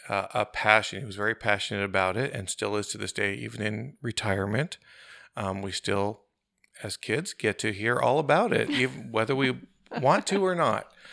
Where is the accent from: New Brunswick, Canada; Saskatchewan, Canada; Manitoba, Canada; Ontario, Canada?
Ontario, Canada; Ottawa; also born or lived in Western Canada; Born out west, but grew up out east. Grew up in Ottawa, which hopefully some of our listeners here know that that is the capi